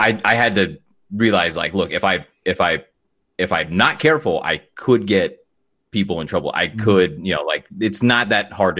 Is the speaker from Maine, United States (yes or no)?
no; Sacramento, California, United States; Yes, sir. Born and raised Sacramento. Actually went to the same high school as Dame, I found out.